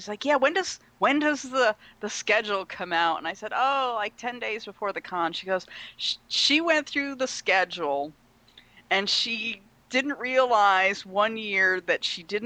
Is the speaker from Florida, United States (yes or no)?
yes; Florida, United States; Well, I'm from Florida. It's De Leon.